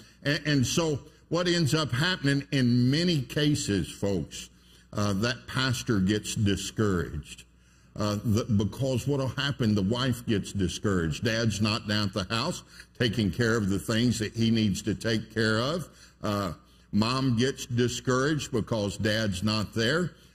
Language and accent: English; Pasadena, Texas, United States; I'm from the Houston area, from Pasadena, Texas.